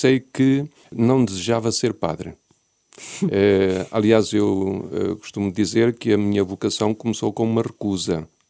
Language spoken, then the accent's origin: Portuguese; Leiria, Portugal; Eu sou natural de Leiria, Diocese de Leiria Fátima, nasci numa pequenina aldeia nas proximidades de Leiria, portanto a 20 km de Leiria.